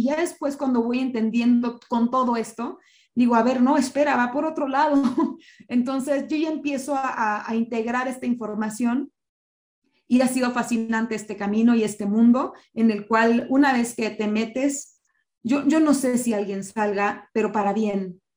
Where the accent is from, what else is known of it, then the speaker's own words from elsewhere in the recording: Tijuana, Baja California, Mexico; en Tijuana, que sigue estando muy cerrada, de donde soy oriunda y viví tantos años